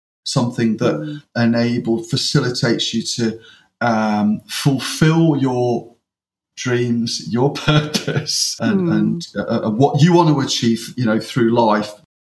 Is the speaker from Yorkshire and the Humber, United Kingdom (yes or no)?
yes; Yorkshire and the Humber, United Kingdom; I'm a Yorkshireman. Do you know what I mean? A spade's a spade. We do a day's graft, and you get paid for it.